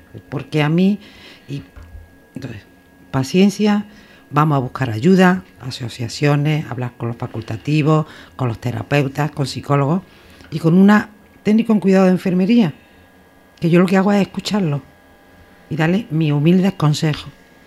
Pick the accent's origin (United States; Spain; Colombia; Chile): Spain; Arjona, Andalusia; born there; now in Andújar, Spain; porque yo, Andújar, soy hija adoptiva, aunque nací en Arjona, pero estoy casada con un andujeño y llevo muchos años aquí